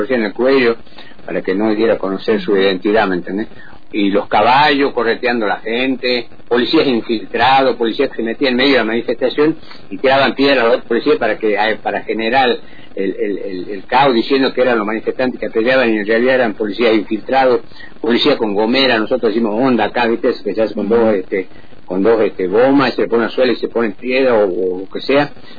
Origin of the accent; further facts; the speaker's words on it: San Pedro, Jujuy, Argentina; yo soy de San Pedro, Jujuy, ¿no es cierto? Estoy a 50 kilómetros, 50 y pico kilómetros de capital.